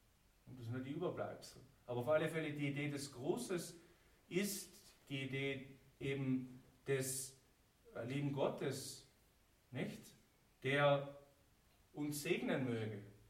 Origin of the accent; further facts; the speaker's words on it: Austria; Bei Ihnen in Bayern und bei uns in Österreich, grüß Gott.